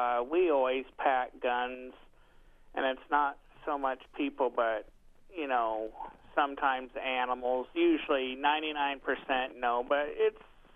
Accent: Klamath Falls, Oregon, United States; I grew up in a little town called Klamath Falls, Oregon. It's in southern Oregon. It's about 12 miles from the California border by Crater Lake

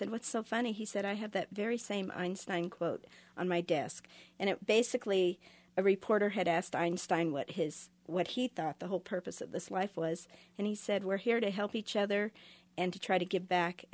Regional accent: Ventura, California, United States; I got into marbles when I was 8 years old. I grew up in Ventura, California, and I had four brothers.

